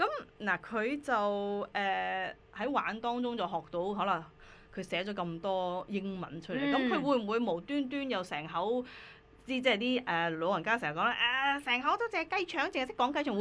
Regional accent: United Kingdom; 我以前細個喺英國嗰度，喺外國人長大嘅地方嘅小朋友咧

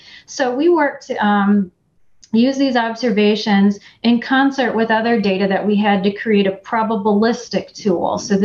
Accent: Michigan, United States; I've rarely seen snowflakes this big, and I grew up in Michigan.

